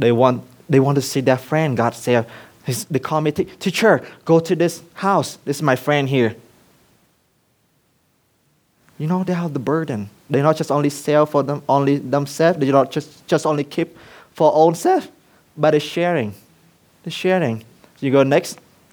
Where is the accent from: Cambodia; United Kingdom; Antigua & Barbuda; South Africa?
Cambodia; English is a second language; moved away; Like church planting at my hometown, my home village that I left for 13 years. I never go back. It's a church planting in my home village.